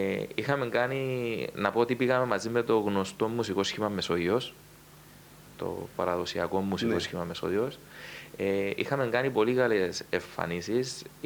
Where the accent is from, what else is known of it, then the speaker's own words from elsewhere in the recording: Cyprus; Όταν λέγαμε ότι είμαστε από την Κύπρο, καταρχήν δεν ήξεραν το τι είναι η Κύπρος και το πού είναι η Κύπρος.